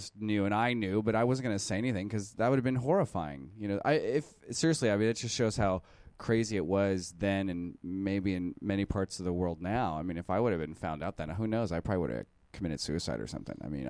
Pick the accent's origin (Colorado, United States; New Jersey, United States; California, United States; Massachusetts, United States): California, United States; Anaheim; I came from Anaheim, which kind of could be a fat city